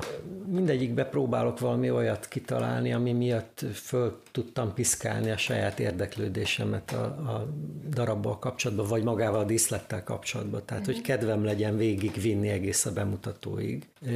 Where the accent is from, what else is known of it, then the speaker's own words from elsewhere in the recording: Dombóvár, Tolna, Hungary; most például Dombóvárra hívnak, a szülővárosomba